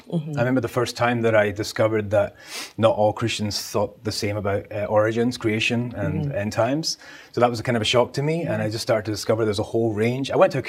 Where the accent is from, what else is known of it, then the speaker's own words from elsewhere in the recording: Scotland, United Kingdom; Yeah, I'm from Scotland originally. I grew up there. I was born and raised.